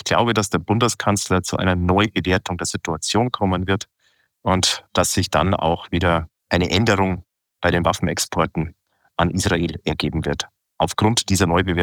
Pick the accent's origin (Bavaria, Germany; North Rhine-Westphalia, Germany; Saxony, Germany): Bavaria, Germany; Munich; Und ich bin aus München. Ich weiß, was das bedeutet.